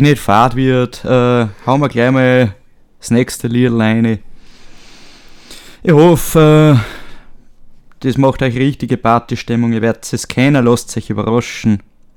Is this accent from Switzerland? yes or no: no; Grödig, Salzburg, Austria; ich bin leider Salzburger, da muss ich zu Grödig helfen. Zu Grödig aus dem, zu meinem Heimatdorf natürlich